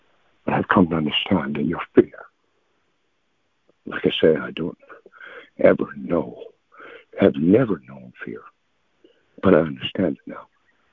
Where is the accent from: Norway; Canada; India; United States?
Canada; Michaels Harbor, Newfoundland and Labrador; born there; I was born in Michaels Harbor, Newfoundland, on April 26, 1956. I will be 66 years old on my next birthday.